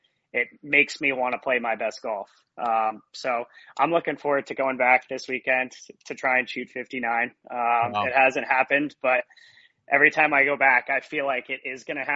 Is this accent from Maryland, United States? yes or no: yes; Maryland, United States; bunch of guys I grew up with at the club that we grew up at in Maryland.